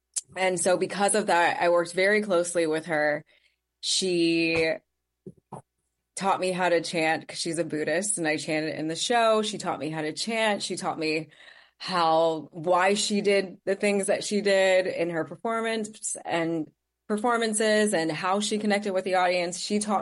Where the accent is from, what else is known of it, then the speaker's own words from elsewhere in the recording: Chesapeake, Virginia, United States; moved away as an adult; I am originally from Chesapeake, Virginia. Yeah, so I'm a Virginia girl and I moved to New York for college.